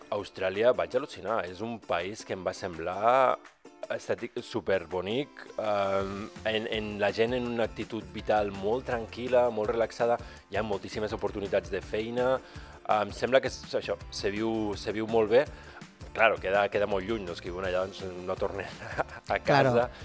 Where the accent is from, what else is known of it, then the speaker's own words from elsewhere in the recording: Tortosa, Catalonia, Spain; Jo soc de Tortosa, llavors també tinc més contactes amb gent de Tortosa.